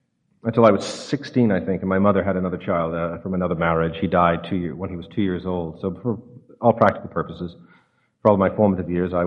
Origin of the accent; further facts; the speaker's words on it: New Orleans, Louisiana, United States; born there; I was born in New Orleans, Louisiana. There's a little drinking that goes on down there. On top of which I'm Catholic. On top of which I'm half Irish.